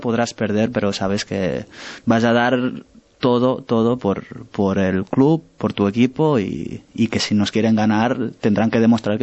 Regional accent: Girona, Catalonia, Spain; nosotros que somos de Girona, volver a casa con tu gente

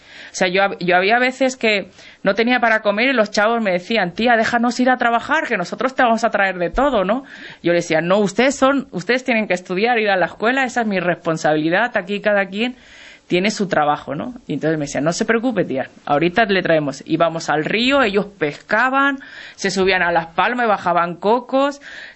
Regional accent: Spain; la gachupina que me dicen, porque todos los españoles somos o gallegos o gachupines

